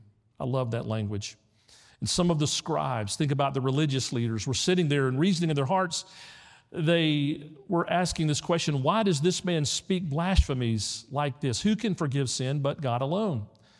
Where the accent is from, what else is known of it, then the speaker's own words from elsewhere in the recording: Memphis, Tennessee, United States; I was born and raised in Memphis, a church on every corner, a church just down the street from where we were